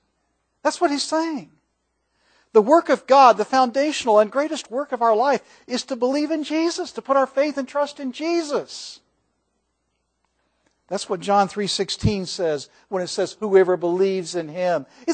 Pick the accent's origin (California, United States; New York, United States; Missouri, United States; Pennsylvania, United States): Missouri, United States; Kansas City; And I grew up in Kansas City, and Hallmark is headquartered there.